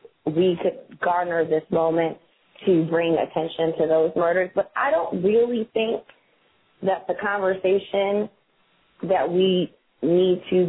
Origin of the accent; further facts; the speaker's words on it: Chicago, Illinois, United States; But, you know, I'm from Chicago, and we learned in high school about Emmett Till